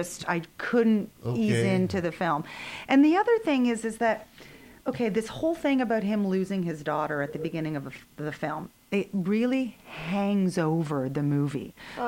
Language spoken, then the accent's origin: English; Canada; And so being Canadian, I didn't learn the whole history of the moon landing and Neil Armstrong.